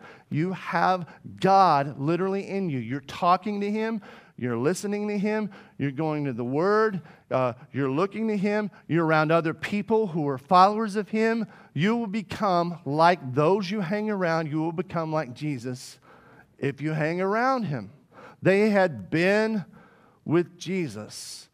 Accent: Arkansas, United States; Yeah, I grew up in Arkansas.

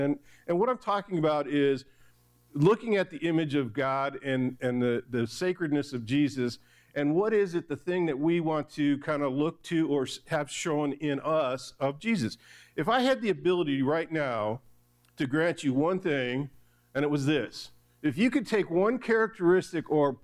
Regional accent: Michigan, United States; because I grew up in Michigan, I love the snow.

